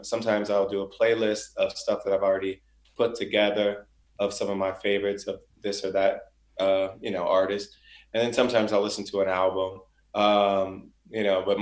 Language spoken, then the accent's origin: English; Springfield, Ohio, United States; now in Los Angeles, United States; I was brought up in Springfield, Ohio. It's a small city.